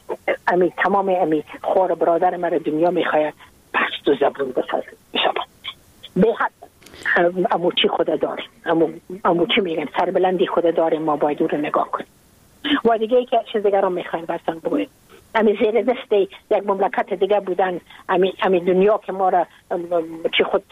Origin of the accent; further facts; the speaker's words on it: Afghanistan; ما اگر افغان استم، ما مربوط افغانستان استم، من مربوط نیم سرزمین نازمین هستم